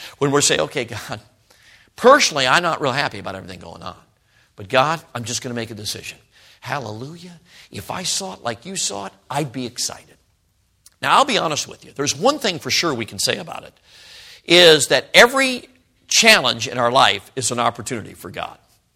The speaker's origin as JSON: {"language": "English", "region": "Southern United States", "country": "United States", "said": "Okay, but anyway, I'm a southerner, okay."}